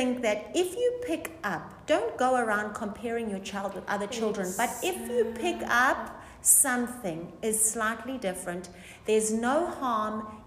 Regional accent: South Africa; also born or lived in United Kingdom / Namibia; now in New Zealand; I'm from South Africa. I find that, like, and we're living in New Zealand. Mm-hmm. So without saying what it is like in each country, I've also lived in the United Kingdom and in Namibia, which is in Africa.

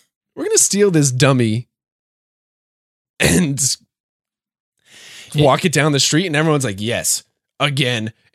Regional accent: New Hampshire, United States; So, you know, I'm from New Hampshire and we're still in New Hampshire.

